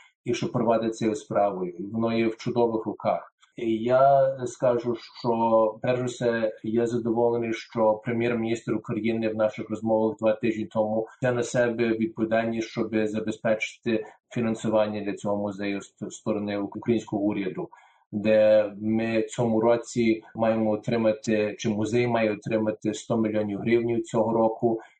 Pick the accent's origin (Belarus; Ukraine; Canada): Canada; Я виріс в Канаді, дуже, дуже мирна країна, подібна на Австралії.